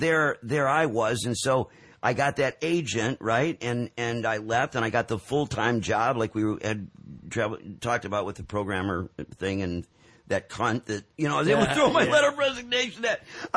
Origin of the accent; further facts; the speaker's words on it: Royal Oak, Michigan, United States; So they knew I was born and raised in Royal Oak.